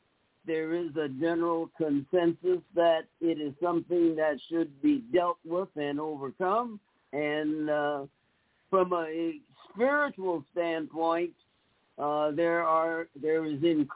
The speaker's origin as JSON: {"language": "English", "region": "California", "country": "United States", "tie": "born or raised there", "said": "I was raised in California and hadn't experienced directly any racism"}